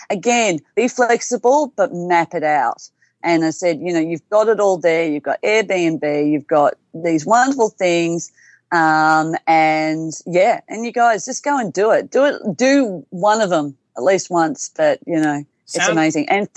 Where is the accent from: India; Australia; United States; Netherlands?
Australia; Melbourne, Victoria; I'm from Melbourne, Australia